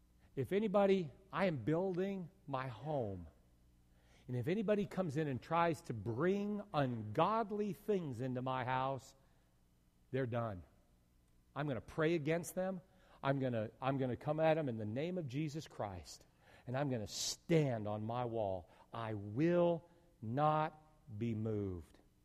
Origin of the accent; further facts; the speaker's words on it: Vallejo, California, United States; now in Detroit, United States; When I was growing up, I rooted for Oakland. I grew up in Vallejo.